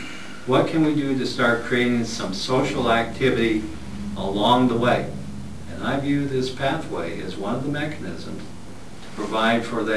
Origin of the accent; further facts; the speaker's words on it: Spokane, Washington, United States; for instance, I grew up in Spokane. And they have a park there, it's called Finch Arboretum Park. It's just off the downtown area.